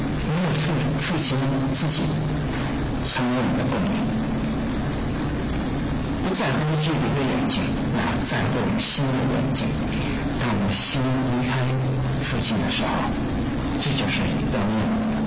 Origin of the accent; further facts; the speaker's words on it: China; 这个我们中国人非常了解这个